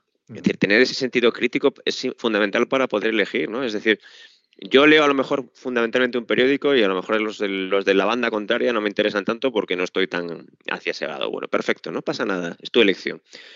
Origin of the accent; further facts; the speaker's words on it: Spain; Yo soy español, nosotros decimos muchísimos tacos.